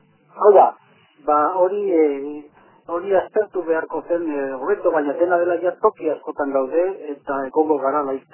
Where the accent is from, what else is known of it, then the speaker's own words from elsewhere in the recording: Gernika, Basque Country, Spain; moved away as an adult; also born or lived in Durango / Markina / Venezuela; Ni jaio nintzen Durangon, izin nintzen Markinan eta Gernikan, eta Gernikatik alde egin nuen, irugeta iruan